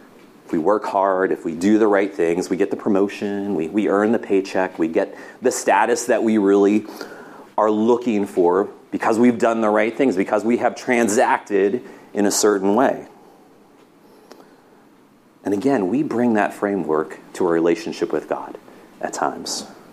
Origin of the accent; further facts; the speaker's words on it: Grove City, Pennsylvania, United States; I'm from Western Pennsylvania, just an hour south of here and from Grove City